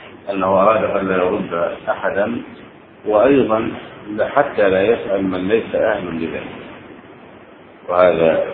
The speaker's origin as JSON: {"language": "Arabic", "country": "Egypt", "said": "انتبه، هذا مشروع في بلادنا مصر"}